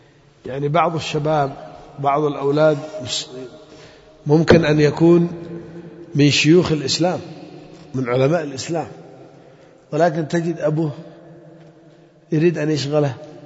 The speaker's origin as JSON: {"language": "Arabic", "country": "Yemen", "said": "وبالذات عندنا في اليمن بعضهم يعرف يأكل قات"}